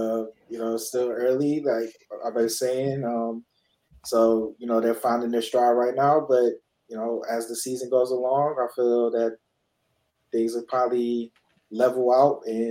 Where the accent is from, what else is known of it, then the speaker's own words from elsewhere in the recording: Detroit, Michigan, United States; So I'm gonna go with my hometown Pistons as that team.